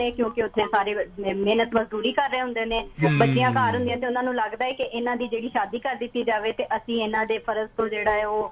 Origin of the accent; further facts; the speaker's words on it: Multan, Punjab, Pakistan; ਮੈਂ ਮੁਲਤਾਨ, ਮੇਰਾ ਤਾਲੁਕ ਮੁਲਤਾਨ